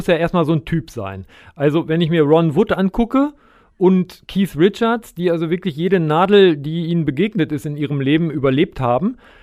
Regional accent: Germany; Das fällt uns ja uns als Deutsche dann immer auf.

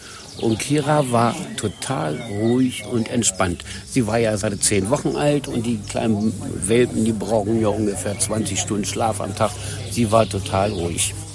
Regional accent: Celle, Lower Saxony, Germany; Ich sagte, ja, aus Niedersachsen. Meint er, wo denn da? Ich sage, Zelle.

